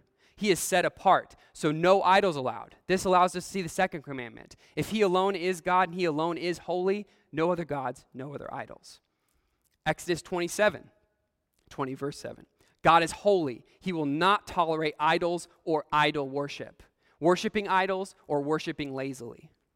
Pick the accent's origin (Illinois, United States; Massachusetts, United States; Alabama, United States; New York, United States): Illinois, United States; Shiloh; I'm not from Pocosin, but I'm a Hamptonian or I'm a Hamptonite. I don't know what you all call each other here. I don't know. I was from Shiloh, Illinois.